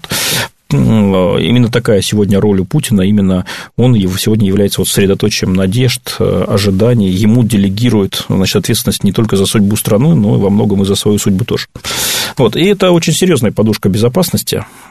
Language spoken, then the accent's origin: Russian; Russia; Ну, тут я только могу, как настоящий россиянин, понадеяться